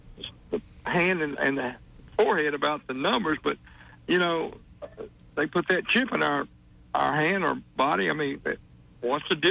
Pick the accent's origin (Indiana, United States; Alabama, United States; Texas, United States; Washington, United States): Alabama, United States; Eclectic; Well, no, we're actually from Eclectic.